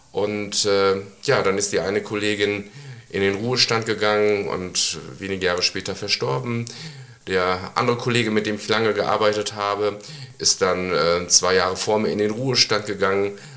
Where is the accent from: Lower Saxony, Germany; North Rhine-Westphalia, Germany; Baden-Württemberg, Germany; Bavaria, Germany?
North Rhine-Westphalia, Germany; Moers; born there; Ich komme ja gebürtig aus Mörs und habe also schon auch Wurzeln so am Niederrhein, linker Niederrhein zwar.